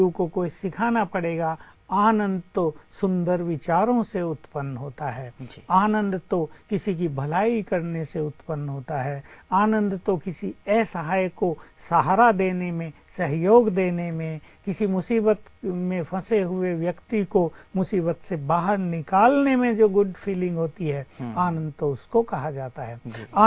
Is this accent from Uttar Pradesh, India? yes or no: yes; Uttar Pradesh, India; हम सोचते हैं हम तो यूपी से हैं, वहां की लठमार भाषा और इनकी मधुर भाषा में कितना अंतर है